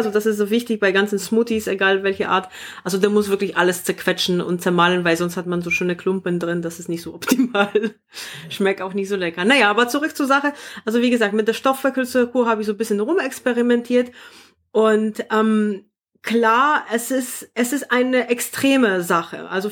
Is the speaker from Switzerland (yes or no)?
no; Poland; German is a second language; now in Germany; also ich komme auch nicht direkt aus Deutschland. Ich kenne das überhaupt nicht. Also in Polen kennt man Grünkohl nicht.